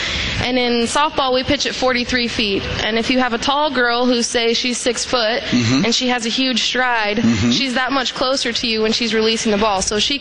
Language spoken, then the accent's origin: English; Colorado, United States; I'm from Colorado originally, but I played at UT Tyler.